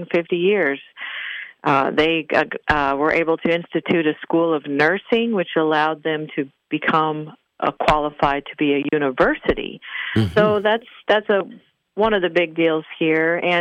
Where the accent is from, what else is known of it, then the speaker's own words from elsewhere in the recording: Wyoming, United States; I grew up out in Wyoming. So I'm a Westerner, not a Yankee, and sometimes you got to clarify that for folks.